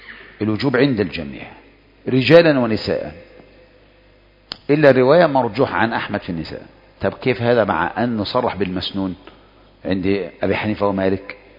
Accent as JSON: {"language": "Arabic", "country": "Egypt", "said": "احنا عندنا في مصر أشهر المذاهب في الفقه مذهب الشافعي، يعني أكثرنا شافعية، شافعية"}